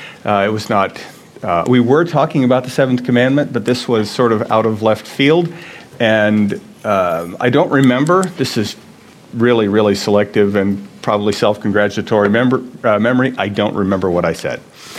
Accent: United States; I'm an American, one of my secondary identities. I'm really happy about it.

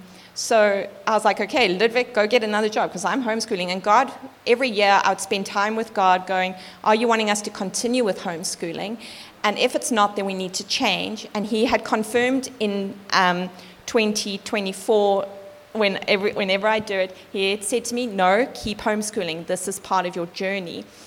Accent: Zimbabwe; I grew up in Zim. Zim has always been on my heart.

